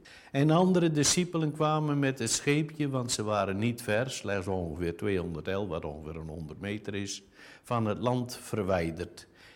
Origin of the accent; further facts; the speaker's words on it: Urk, Flevoland, Netherlands; ik kom dus oorspronkelijk uit Urk, ik was visserman.